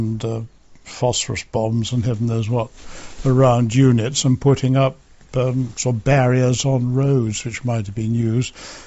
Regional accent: Hampstead, London, United Kingdom; Yes, I was born in, in Hampstead, London, in 1920. My father was a tea merchant in the city, and I grew up in Hampstead

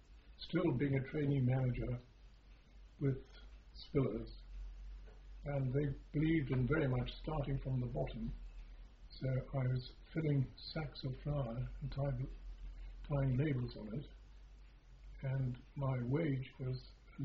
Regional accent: Sunderland, North East England, United Kingdom; I grew up in Sunderland. I went to a boarding school in Lancashire

